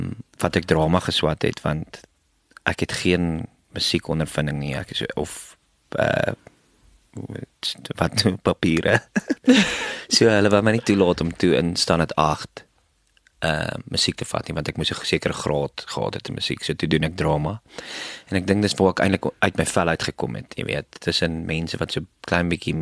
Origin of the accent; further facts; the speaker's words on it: Bethal, Mpumalanga, South Africa; ek is gebore in Bethal, in 1988, en toe op 'n plaas gebly daar, en toe baie rondgetrek